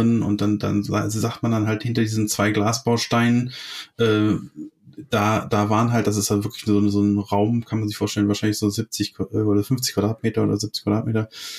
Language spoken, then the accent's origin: German; Meerbusch, North Rhine-Westphalia, Germany; Im Endeffekt ist das von meiner Heimatstadt, also in Meerbusch, also wo ich eigentlich herkomme, ist es gar nicht so weit entfernt.